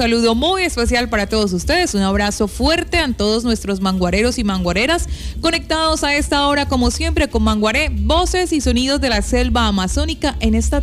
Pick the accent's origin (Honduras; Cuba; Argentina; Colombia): Colombia; nos vamos a esperar al último momento como buenos colombianos.